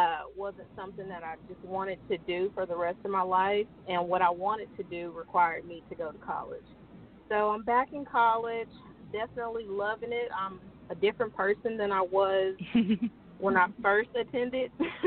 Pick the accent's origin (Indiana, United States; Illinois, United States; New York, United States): Illinois, United States; Chicago; Growing up in Chicago, my parents, she explained to me that life was, you know, really difficult for them. And it still is difficult in Chicago. Majority of my family is still there.